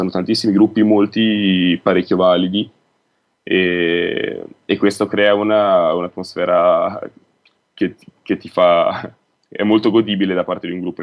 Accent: Sasso Marconi, Emilia-Romagna, Italy; sono dei ragazzi dove io sono di Sasso Marconi, sono dei ragazzi qua di Sasso

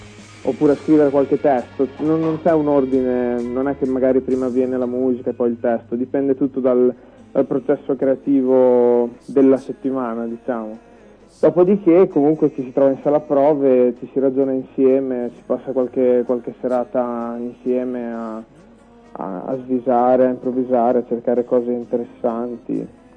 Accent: Forlì, Emilia-Romagna, Italy; ci conosciamo dall'adolescenza, siamo tutti di Forlì, della stessa città

